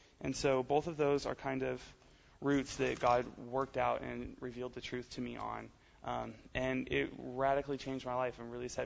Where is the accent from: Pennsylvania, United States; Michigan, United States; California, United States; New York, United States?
California, United States; I'm from California, so the situation there is a little different, too, even. I grew up in a Christian home